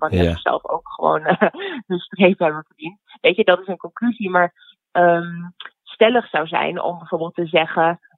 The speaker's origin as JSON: {"language": "Dutch", "town": "Oldenzaal", "region": "Overijssel", "country": "Netherlands", "tie": "born or raised there", "said": "Weet je, ik heb in opgroeiend in Oldenzaal niet lekker in mijn vel zitten op de middelbare school"}